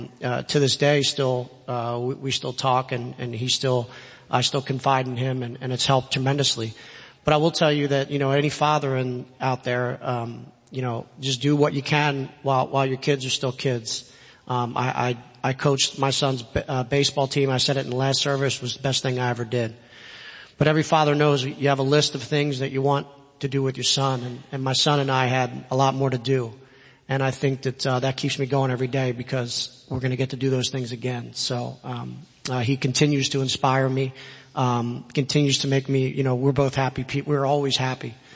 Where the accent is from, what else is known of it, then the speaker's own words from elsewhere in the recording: Philadelphia, Pennsylvania, United States; now in West Michigan, United States; We're from Pennsylvania, but really I'm from Philadelphia. So the community there is a lot different.